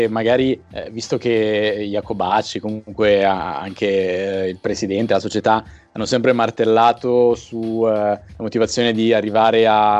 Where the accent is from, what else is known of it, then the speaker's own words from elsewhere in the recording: Ticino, Switzerland; cioè nostro comunque in quanto ticinesi, in quanto amanti dello sport ticinese